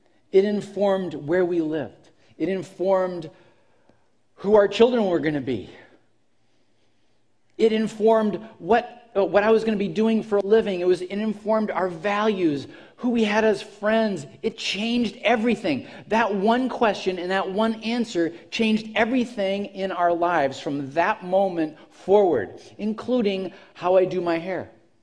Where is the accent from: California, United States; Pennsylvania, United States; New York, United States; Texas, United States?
Pennsylvania, United States; Erie; I'm on a beach in Erie, Pennsylvania, on the shores of the beautiful Lake Erie, my hometown.